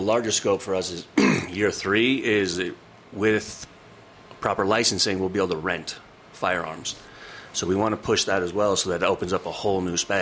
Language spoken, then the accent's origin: English; Leadville, Colorado, United States; Some of my, growing up in Leadville, hunter safety, you learn at a very early age.